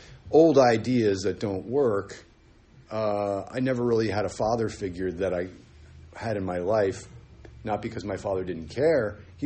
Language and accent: English; New York, United States; I grew up in New York City, by the way.